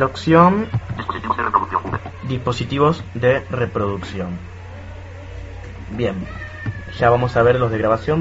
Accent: Buenos Aires, Argentina; soy de Buenos Aires, Argentina.

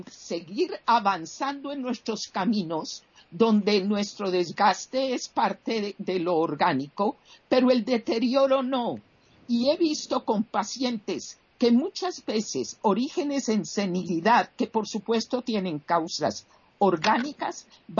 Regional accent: Colombia; En mi país, aquí en Colombia, en comienzos del siglo XX

